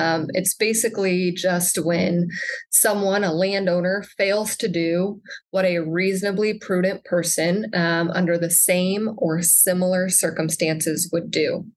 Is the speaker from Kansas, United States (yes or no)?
no; Nebraska, United States; So I grew up in the Sand Hills of Nebraska. I then went to Chadron State College for my undergrad, ran track there, and then moved to the big city of Lincoln to attend law school.